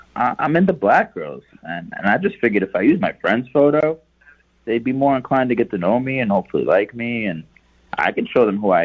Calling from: Virginia Beach, Virginia, United States; from Virginia Beach.

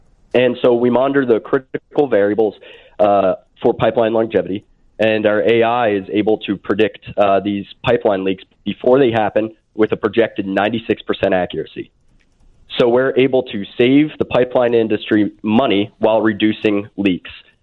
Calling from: State College, Pennsylvania, United States; Actually, State College, Pennsylvania. We're actually in the single digits, so I'm kind of jealous of your double digit temperatures.

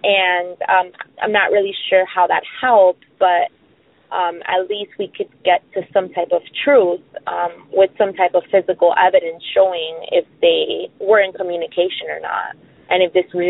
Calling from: Florida, United States; I'm calling from South Florida.

